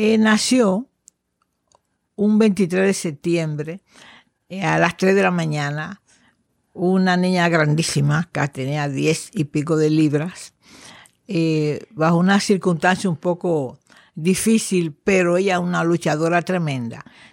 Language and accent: Spanish; San Francisco de Macorís, Duarte, Dominican Republic; Soy de San Francisco de Macorís, tercera ciudad de la República Dominicana, la ciudad del Jaya, cuna del cacao, del café, arroz, productos menores y mayores, ciudad abundante y próspera.